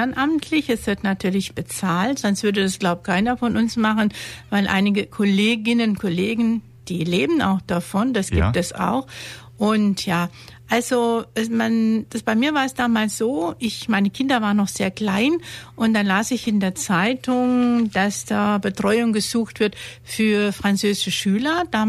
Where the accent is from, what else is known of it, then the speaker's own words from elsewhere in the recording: Idar-Oberstein, Rhineland-Palatinate, Germany; born there; moved away as an adult; now in Ulm, Germany; In Ulm bin ich selber seit 1974. Bin geboren in Idar-Oberstein und kam dann per Zufall nach Ulm wegen der Arbeit